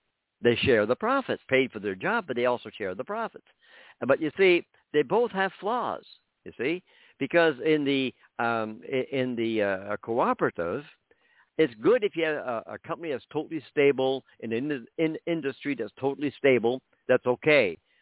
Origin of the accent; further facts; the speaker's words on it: Canada; I'm Canadian, so let's use hockey, okay?